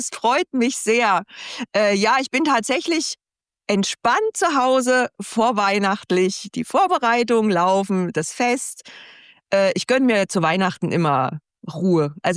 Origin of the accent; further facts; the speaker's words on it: East Germany, Germany; ich bin in der DDR aufgewachsen, gell, 78 geboren.